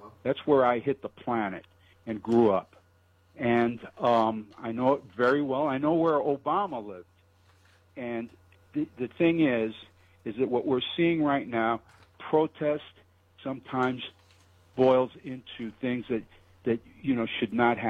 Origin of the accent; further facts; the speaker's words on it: New York City, New York, United States; I grew up on a farm on Long Island, although I'm from New York City. My grandparents had a farm out on Long Island.